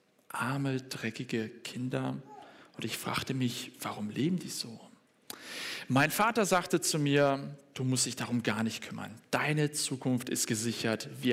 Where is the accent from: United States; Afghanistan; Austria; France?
United States; German is a second language; Genau, richtig geraten, aus den USA komme ich.